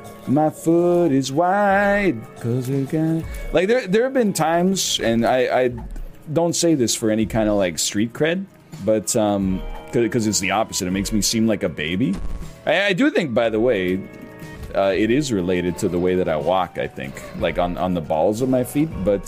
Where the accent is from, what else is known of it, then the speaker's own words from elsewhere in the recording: Ontario, Canada; now in Vancouver, Canada; Growing up in Ontario, didn't do too much snowboarding.